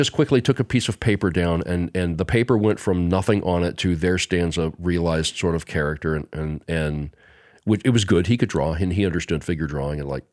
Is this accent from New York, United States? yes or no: no; Muncie, Indiana, United States; When I grew up here in Muncie, right?